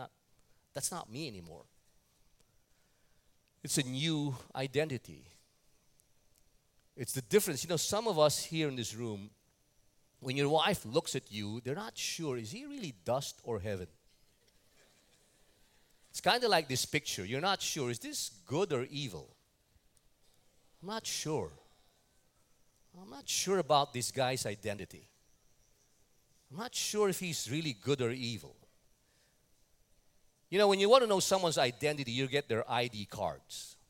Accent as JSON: {"language": "English", "region": "New York", "country": "United States", "said": "I'm seeing Tim and Tina here, we're from New York"}